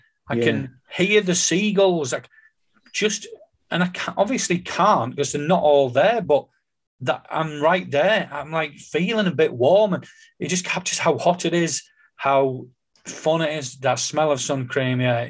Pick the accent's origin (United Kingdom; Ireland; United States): United Kingdom; North East England; And, you know, I grew up in the North East, so it was the North Sea.